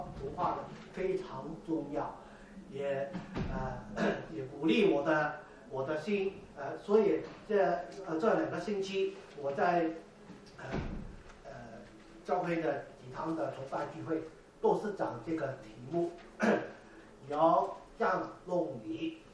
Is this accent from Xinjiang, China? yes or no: no; Foshan, Guangdong, China; 我老家是佛山啊，你们中间可能也有佛山人